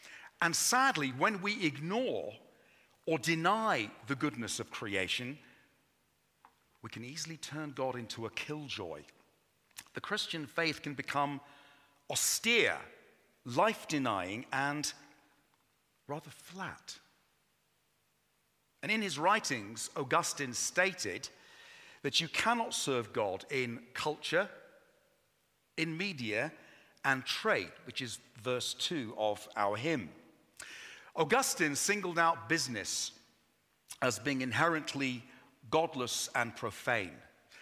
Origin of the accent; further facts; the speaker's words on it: Northwood, London, United Kingdom; I remember as a young boy, growing up in Northwood and in Middlesex, playing in the woods with my cousins